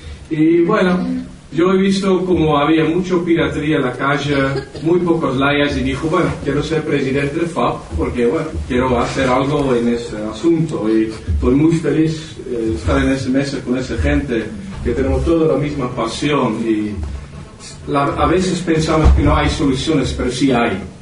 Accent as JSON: {"language": "Spanish", "country": "Netherlands", "second_language": "Spanish", "said": "Yo soy holandés, entonces tengo un pequeño acento, pero espero que me entiendan."}